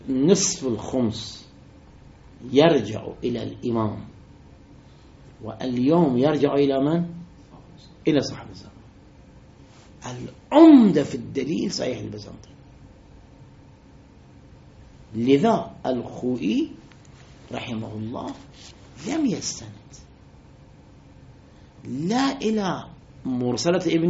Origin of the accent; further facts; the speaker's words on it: Lebanon; فالآن عندنا في لبنان